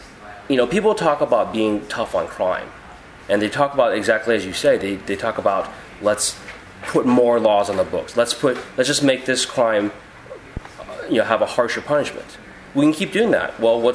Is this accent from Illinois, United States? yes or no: no; Houston, Texas, United States; when I was when I grew up in Houston, you know, I was raised Christian.